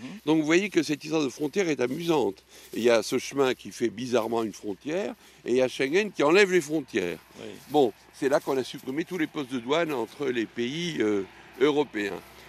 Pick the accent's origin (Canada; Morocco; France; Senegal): France; Metz, Grand Est; On est chez nous à Metz.